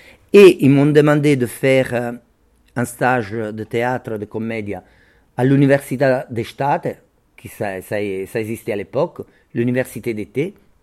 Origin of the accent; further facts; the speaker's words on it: Naples, Campania, Italy; moved away; also born or lived in Turin; Perché vi ho detto all'inizio che io sono andato a Torino. Da napoletano.